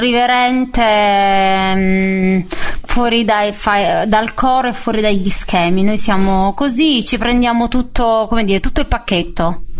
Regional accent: Naples, Campania, Italy; Da napoletana quindi... sono doppiamente contenta, ovviamente.

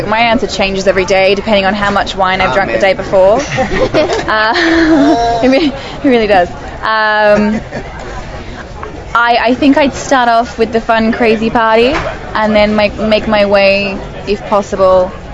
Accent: Perth, Western Australia, Australia; because we're both from Perth, so similar circles.

